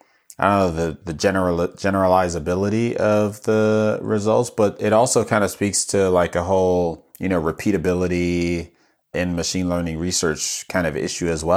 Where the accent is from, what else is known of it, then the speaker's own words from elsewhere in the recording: Maine, United States; I'm from Maine.